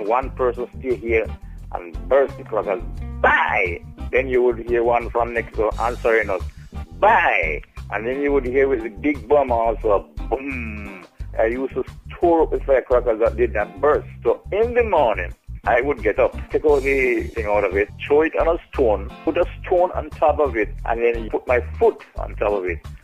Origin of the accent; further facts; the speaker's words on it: Mount Ogle, Saint Andrew, Jamaica; I'm from Mount Ogle in St. Andrew, Lawrence, Labyrinth.